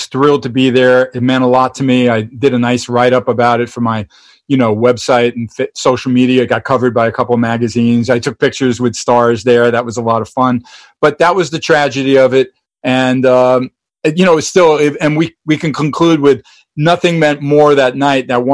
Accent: New York, United States; Well, being a New Yorker, obviously, I've heard of … I was recording.

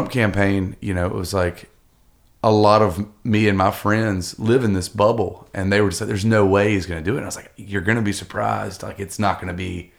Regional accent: the South, United States; to a lot of stuff that we as Southerners thought was dead, or at least pretended was dead. And so, like, being a Southerner now, it's like everywhere I go, people automatically assume

